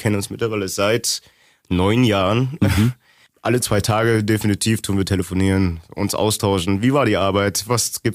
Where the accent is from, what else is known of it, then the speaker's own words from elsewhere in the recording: eastern Germany, Germany; Für die Zuhörer, ich komme aus dem Osten.